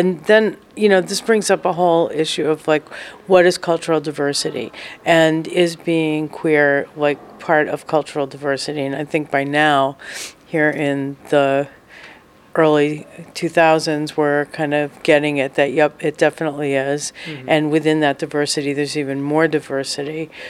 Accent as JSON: {"language": "English", "region": "East Coast", "country": "United States", "said": "First of all, I'm from the East Coast."}